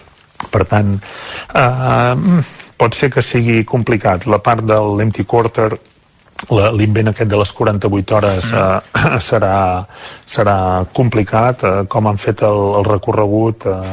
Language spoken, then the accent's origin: Catalan; Folgueroles, Catalonia, Spain; Bueno, jo sóc de Folgueroles, jo sóc osonenc